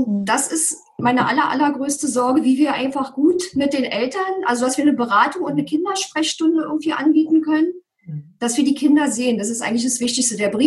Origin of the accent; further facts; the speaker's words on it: Berlin, Germany; Ja, also ich komme aus Berlin.